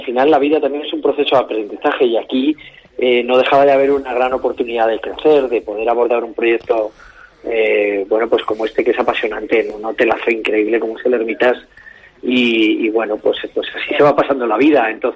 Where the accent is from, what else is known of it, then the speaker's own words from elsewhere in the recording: Ezcaray, La Rioja, Spain; nosotros venimos de un pueblecito de La Rioja que se llama Ezcaray, que Ezcaray también es un topónimo de euskaldun, y antiguamente en todo nuestro valle se hablaba euskera